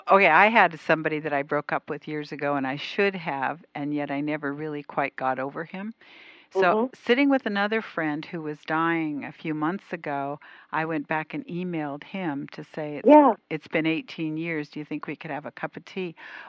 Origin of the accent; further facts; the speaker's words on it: Canada; I was from Canada